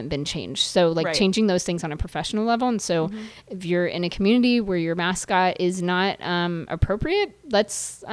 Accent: Georgia, United States; I'm from Georgia and the Braves were our home team.

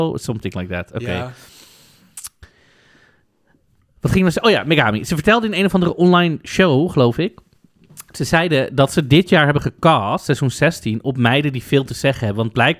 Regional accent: Amsterdam, North Holland, Netherlands; Luister, ik kom uit Amsterdam Noord.

